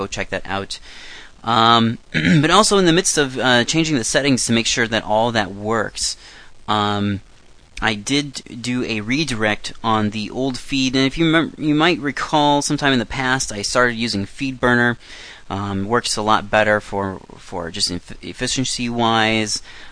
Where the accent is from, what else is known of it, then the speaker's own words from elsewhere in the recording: Iowa, United States; But they are actually from my home state of Iowa.